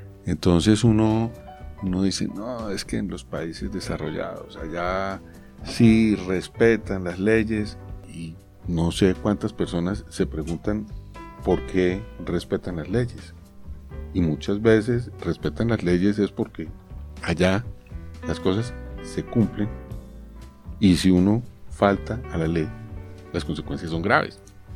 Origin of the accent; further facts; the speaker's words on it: Colombia; somos colombianos que hemos vivido de cerca la problemática rural en el país